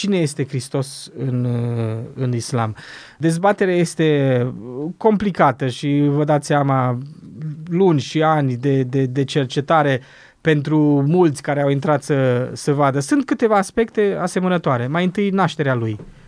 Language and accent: Romanian; Romania; Uite, și noi ca și români considerăm pe Moise profetul nostru